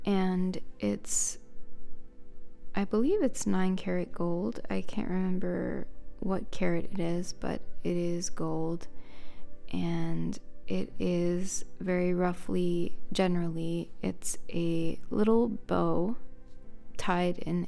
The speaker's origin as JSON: {"language": "English", "region": "Florida", "country": "United States", "tie": "born or raised there", "said": "Maybe it's because I grew up in Florida, where the seasons don't really change that much."}